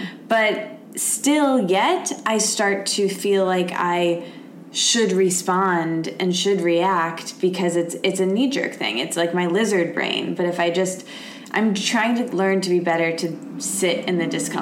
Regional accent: Midwest, United States; I used to hear that because of how I grew up. I'm like from the Midwest.

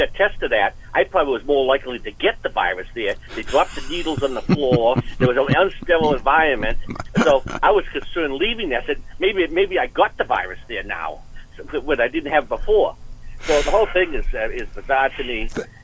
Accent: Needham, Massachusetts, United States; And I'm from Needham, and I graduated Needham High

